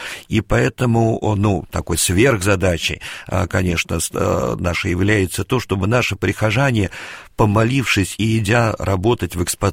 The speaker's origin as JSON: {"language": "Russian", "region": "Moscow", "country": "Russia", "tie": "born or raised there", "said": "Я москвич не в первом поколении. И всю свою сознательную жизнь прожил в Москве."}